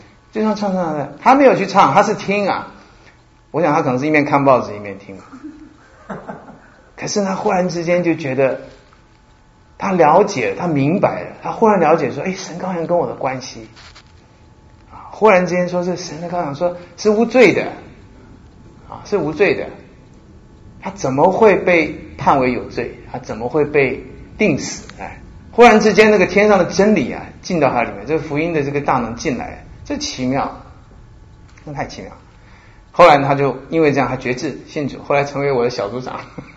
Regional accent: China; 我们中国人不太赞美，因为很严肃，很严肃

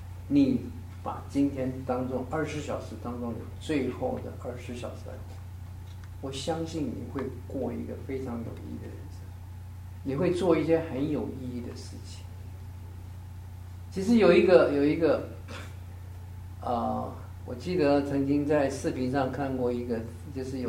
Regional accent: China; 就像我们中国人在讲的是安贫乐道，

